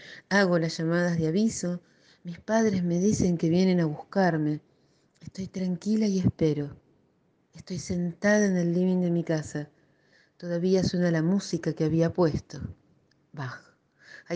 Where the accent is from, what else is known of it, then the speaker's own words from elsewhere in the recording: Argentina; Así que yo soy half. Soy japonesa en Argentina y argentina en Japón